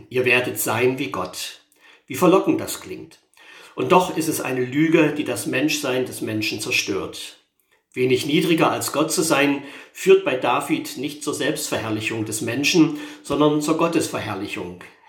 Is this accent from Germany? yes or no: yes; Saxony-Anhalt, Germany; In meiner Heimat in der Nähe von Zeitz fuhren in den 70er Jahren die Mähdrescher zur Ernte aus